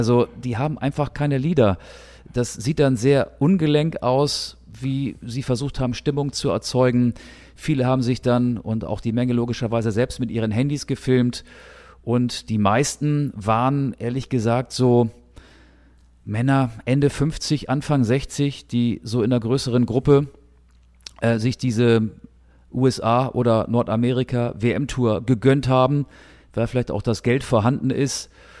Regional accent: Germany; Wir wollen uns ja nicht ausschließen, wir sind ja auch Deutsche.

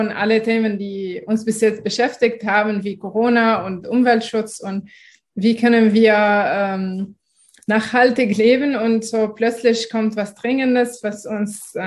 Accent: Lebanon; now in Germany; Ich war auch in einem Gebiet, wo unter israelischer Besetzung. Das heißt, wir waren bis 2000 eigentlich wir gehörten nicht 100% zu Libanon

